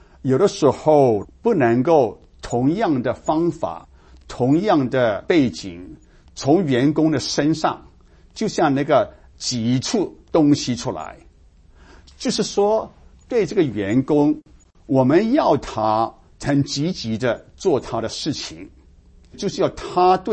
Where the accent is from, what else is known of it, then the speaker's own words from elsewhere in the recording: China; 好，我们中国人对于做生意，那生意人就是为了要